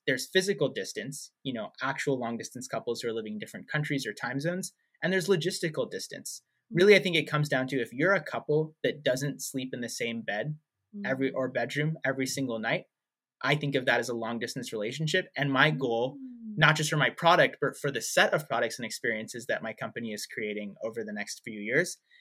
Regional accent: Kansas, United States; And I grew up in Kansas, in the middle of the Midwest

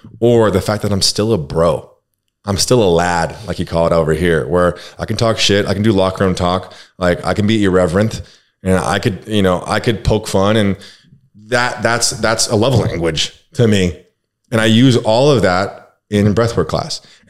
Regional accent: California, United States; Dare I say, I'm from California, so love is love.

